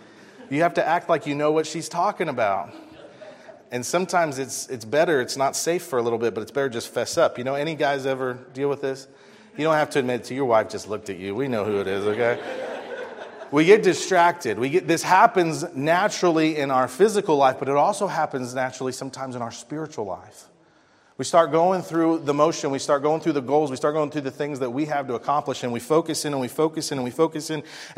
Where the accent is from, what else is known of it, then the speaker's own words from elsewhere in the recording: Ohio, United States; Now, I grew up in Southwest Ohio. We rented a farmhouse.